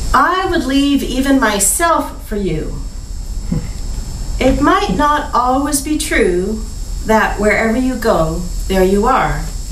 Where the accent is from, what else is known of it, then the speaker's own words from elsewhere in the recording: Saskatchewan, Canada; so I chose a couple of rural-ish poems related to where I grew up in Saskatchewan.